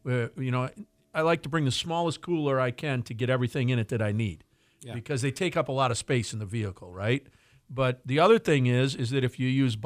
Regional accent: Charlotte, Michigan, United States; I'm going to be in Chartucky, my hometown, Charlotte, Michigan.

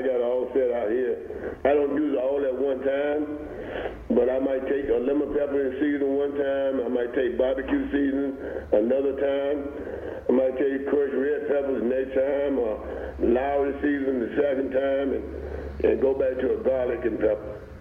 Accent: Phenix City, Alabama, United States; Well, I'm back in my hometown. I'm back in Phoenix City, Alabama, Central High School.

